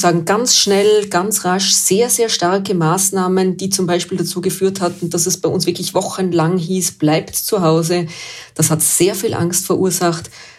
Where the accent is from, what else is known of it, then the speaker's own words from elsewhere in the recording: Austria; Und gerade als Österreicher